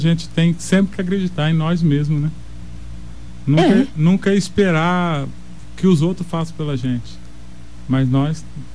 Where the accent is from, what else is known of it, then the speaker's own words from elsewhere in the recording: Dourados, Mato Grosso do Sul, Brazil; Sou de Dourados.